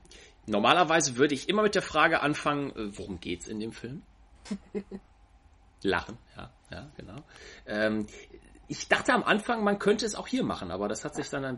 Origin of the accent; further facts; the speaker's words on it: North Rhine-Westphalia, Germany; Wir kommen alle aus dem Ruhrgebiet.